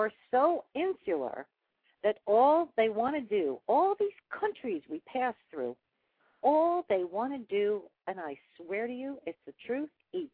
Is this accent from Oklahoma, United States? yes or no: no; Brooklyn, New York, United States; I'm an Italian. I grew up in New York. Well, I grew up in Brooklyn, but New York, Brooklyn, same thing.